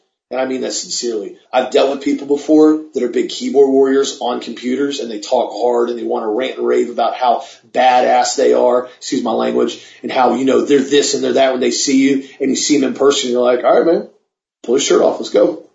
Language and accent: English; Auburndale, United States; I grew up in Auburndale. I grew up fighting my whole life.